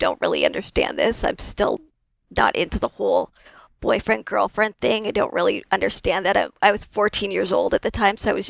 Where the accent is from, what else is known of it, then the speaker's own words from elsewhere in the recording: Ontario, Canada; In Ontario, Canada. I was a kid that was bullied a lot as a kid, but I think it was just because I was so different. Like I was biracial